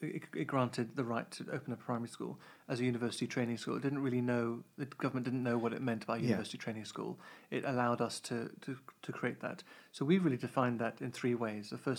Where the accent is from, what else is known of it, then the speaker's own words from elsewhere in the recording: South East England, United Kingdom; I grew up in Kent, actually.